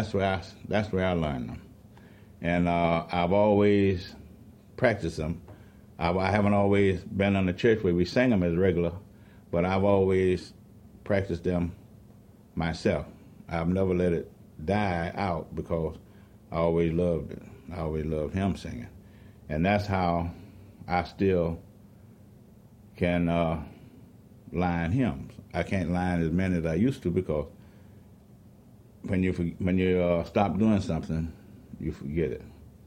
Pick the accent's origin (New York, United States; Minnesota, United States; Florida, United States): Florida, United States; Madison; also born or lived in Plant City; I was born in Plant City, Florida, and I grew up in Madison, Live Oak, and Suwannee County, and Madison County.